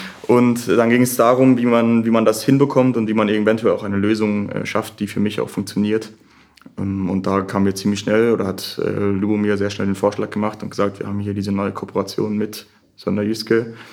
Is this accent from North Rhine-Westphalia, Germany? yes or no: no; Konstanz, Baden-Württemberg, Germany; Ich komme ursprünglich aus Konstanz oder aus Vororten von Konstanz am Bodensee, das heißt ganz im Süden an der Grenze zur Schweiz direkt.